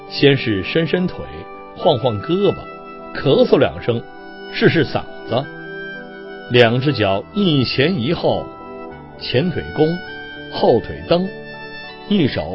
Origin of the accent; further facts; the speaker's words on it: Tianjin, China; 我的童年是在天津度过的，那时天津是一个热闹的工业城市，天津人又有爱玩爱唱的传统。